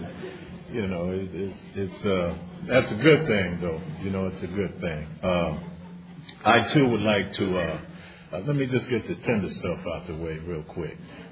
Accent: San Diego, California, United States; I'm from San Diego.

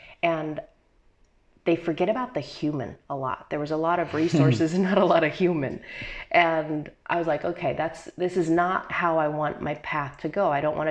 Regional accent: United States; now in Australia; I am originally, I am American, but I've been living in Australia for the past, off and on, for about 30 some odd years. So Australia is very much home.

